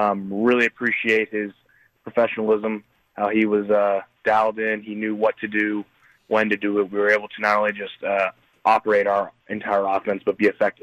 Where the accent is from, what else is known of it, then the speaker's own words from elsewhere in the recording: California, United States; It'll definitely be a little bit sweeter, especially, you know, growing up in the Bay Area.